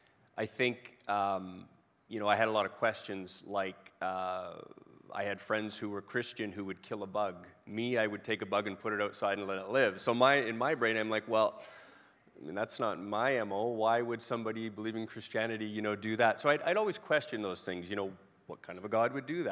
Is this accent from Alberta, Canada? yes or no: no; British Columbia, Canada; We're from Vancouver Island, just as a reference.